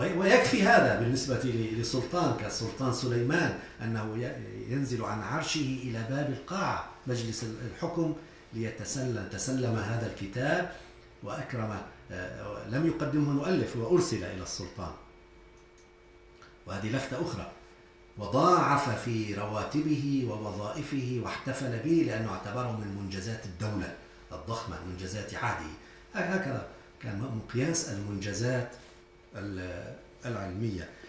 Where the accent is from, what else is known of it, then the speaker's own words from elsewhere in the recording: Aleppo, Aleppo Governorate, Syria; نحن عندنا في سوريا إلى الآن مثلا في مدينة حلب نقول جامع العادلية ونقول جامع البهرمية